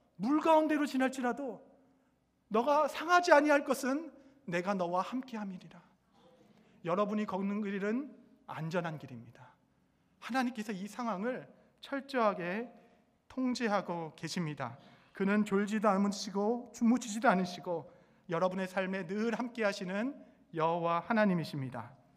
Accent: Seoul, South Korea; 저는 유년 시절을 서울에서 보냈습니다.

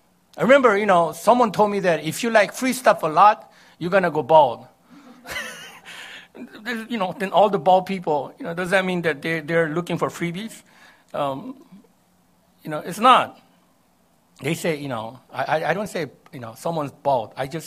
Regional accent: South Korea; moved away; I came all the way here, and I'm a Christian now. Some of us, growing up in Korea, long time ago

